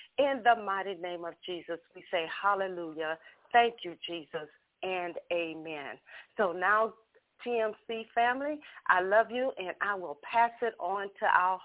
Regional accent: Ocean Springs, Mississippi, United States; now in Houston, United States; And I am from Ocean Springs, Mississippi, but I'm calling right now live from Houston, Texas

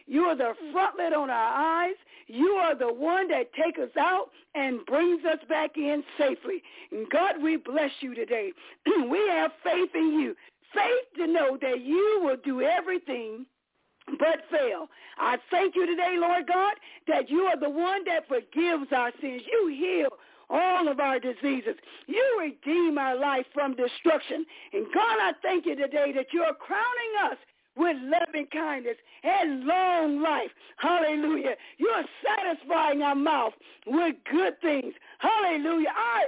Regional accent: Alabama, United States; I'm originally from Alabama

